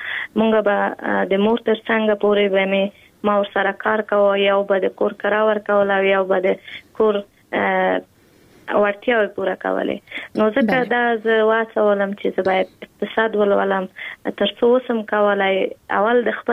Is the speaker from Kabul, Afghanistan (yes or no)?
yes; Kabul, Afghanistan; په کابل کې زیږیدل یم، په کابل کې لوی شوم، په کابل کې مو تحصیلات مخکې وړي.